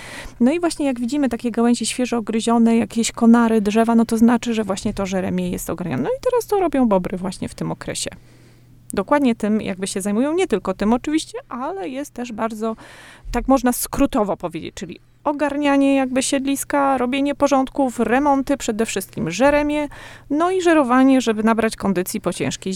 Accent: Podlaskie Voivodeship, Poland; bo ja pochodzę z Podlasia, tam w tych rejonach zawsze podpatrywałam

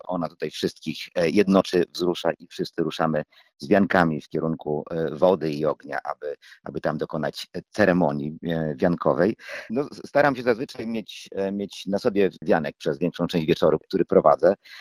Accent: Morąg, Warmian-Masurian Voivodeship, Poland; also born or lived in Olsztyn; Jestem z Morąga. Większą część mojego życia edukacyjnie, towarzysko i artystycznie też spędziłem w Olsztynie i tam jestem też bardzo blisko związany.

